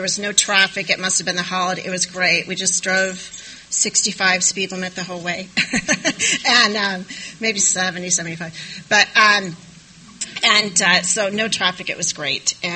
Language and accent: English; Michigan, United States; And, gosh, I'm from Michigan, so I know what that's like.